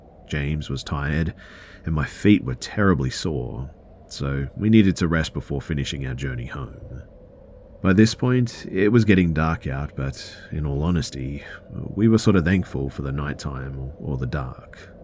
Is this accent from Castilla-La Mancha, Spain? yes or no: no; Galicia, Spain; We grew up in a very rural area of Galicia, Spain. We're British by blood, but Spanish by culture.